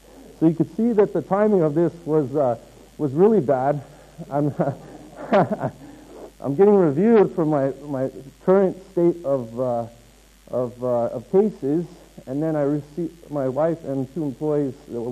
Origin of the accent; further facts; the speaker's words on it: United States; I know as a U.S. Citizen, if I tell people I'm from the States, oh, you got a U.S. passport.